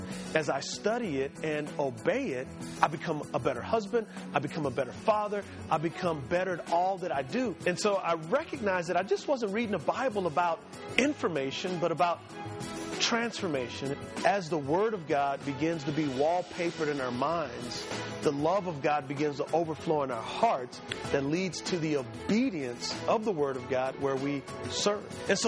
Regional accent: San Antonio, Texas, United States; I grew up in San Antonio, Texas. I was primarily raised by my grandmother, my mom and dad.

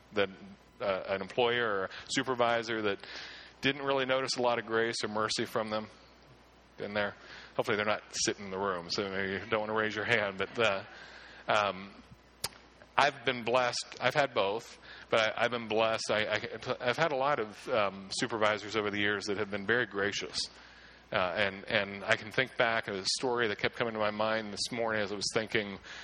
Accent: Clearfield, Pennsylvania, United States; I grew up in Clearfield, so we'd meet at the shop very early in the morning

